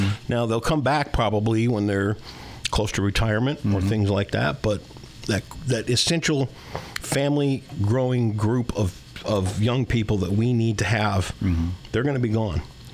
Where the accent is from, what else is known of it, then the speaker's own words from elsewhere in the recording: Sparta, Michigan, United States; Even in my teens, growing up in Sparta, even in my teens and early 20s, there was nothing in Grand Rapids to do.